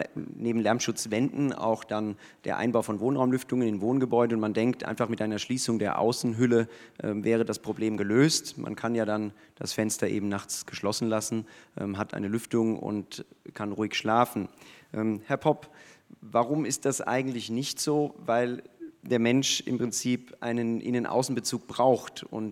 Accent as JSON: {"language": "German", "town": "Cologne", "region": "North Rhine-Westphalia", "country": "Germany", "tie": "born or raised there", "said": "in Köln übrigens auch meine Heimatstadt"}